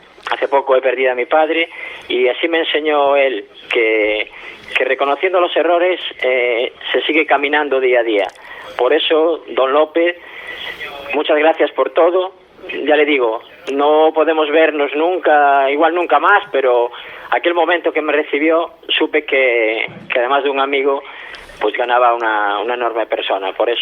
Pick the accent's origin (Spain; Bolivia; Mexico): Spain; A Coruña, Galicia; porque siendo coruñés